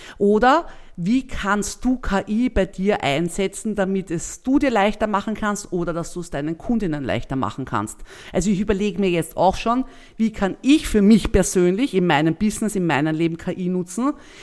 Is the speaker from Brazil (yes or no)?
no; Lower Austria, Austria; Bei uns in Niederösterreich gibt es zum Beispiel über die Wirtschaftskammer sogar Fördermöglichkeiten